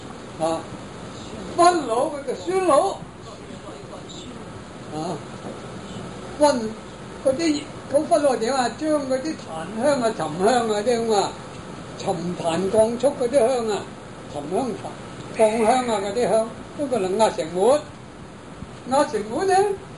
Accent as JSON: {"language": "Cantonese", "region": "Guangdong", "country": "China", "said": "另外有一種呢，我們廣東人呢，廣東人呢有隻時候"}